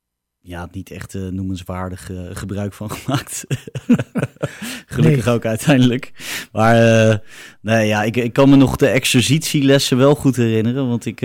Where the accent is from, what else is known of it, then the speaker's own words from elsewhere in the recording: Noordwijk, South Holland, Netherlands; born there; Nou, ik ben wel in Noordwijk geboren.